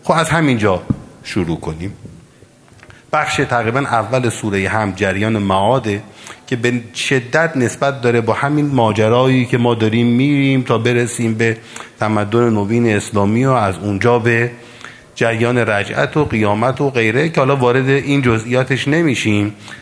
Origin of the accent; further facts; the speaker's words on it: Iran; چقدر خوبه که ما ایرانی هستیم